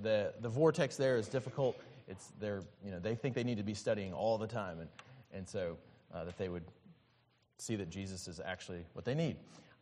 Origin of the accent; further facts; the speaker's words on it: Alabama, United States; also born or lived in Malaysia; now in Houston, United States; I'm from Alabama. My wife is from Georgia